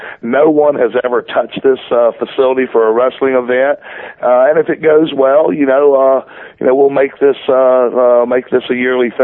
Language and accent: English; Georgia, United States; He lives in Georgia. I'm from Georgia. We've always had that connection.